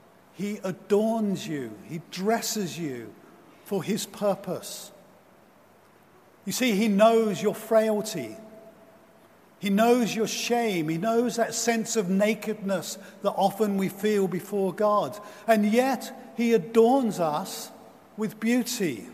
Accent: East of England, United Kingdom; my hometown, which is about 50 miles, about 70 plus kilometers from London. And as you go out of inner city London and then through the suburbs of London, you start to come into rural Essex, which is where I live.

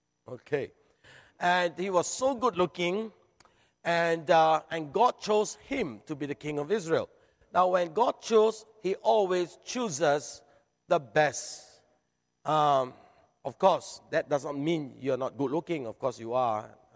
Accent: Kuala Lumpur, Malaysia; So, but we are both from Kuala Lumpur, actually. We're both Malaysian.

